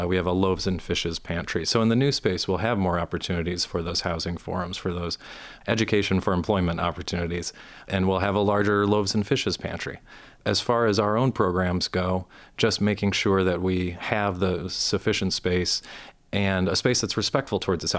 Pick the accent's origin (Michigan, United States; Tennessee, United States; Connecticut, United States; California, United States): Michigan, United States; Kalamazoo; born there; sometimes, as in my case, since I was born in Kalamazoo, it was as simple as walking over to the county building and asking for a copy of it.